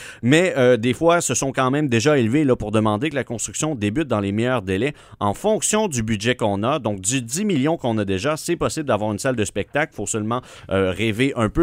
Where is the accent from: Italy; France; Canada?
Canada; Gatineau, Quebec; moi, je viens de Gatineau, bien sûr, et en ville, quand j'étais tout petit